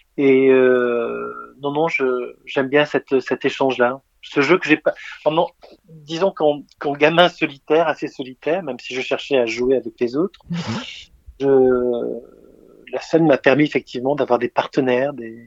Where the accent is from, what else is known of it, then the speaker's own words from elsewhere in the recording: Marseille, Provence-Alpes-Côte d'Azur, France; Je suis marseillais d'origine, donc c'était un théâtre à Marseille. Qui est dans le panier, qui est le théâtre de l'Anche. Et puis après, je suis arrivé à Grenoble.